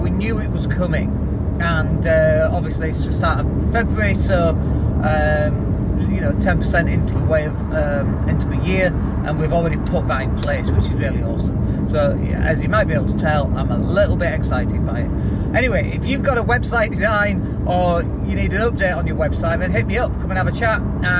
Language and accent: English; Leeds, Yorkshire and the Humber, United Kingdom; a very experienced web design manager based in Leeds as well, which is really cool because that's my hometown.